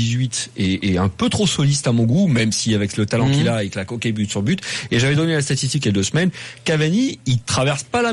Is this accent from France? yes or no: yes; Nice, Provence-Alpes-Côte d'Azur, France; Et voilà, moi je suis niçois